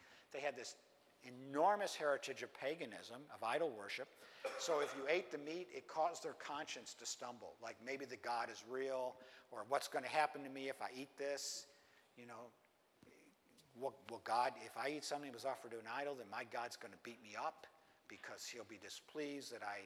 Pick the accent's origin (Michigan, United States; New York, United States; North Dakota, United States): New York, United States; Buffalo; also born or lived in South; I'm from Buffalo, New York, so I'm a Yankee. And when I lived in the South, that was how they defined me.